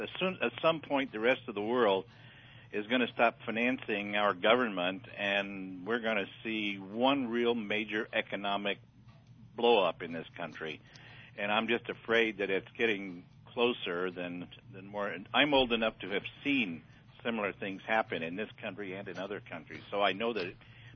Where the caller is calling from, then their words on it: Indiana, United States; I'm in the great state of Indiana.